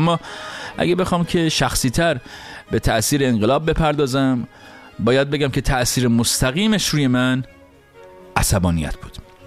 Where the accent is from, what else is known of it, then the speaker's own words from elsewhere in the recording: Iran; moved away; در جامعه‌ای بزرگ شدم که هیچ حس مشترکی نسبت به حاکمانش نداشتم، در کشوری بزرگ شدم که تعلقی نسبت بهش احساس نمی کردم به خاطر اینکه من فقط 3 سالم بود که انقلاب شد، و در خانواده بزرگ شدم که اصلا انقلاب اسلامی نمی خواست.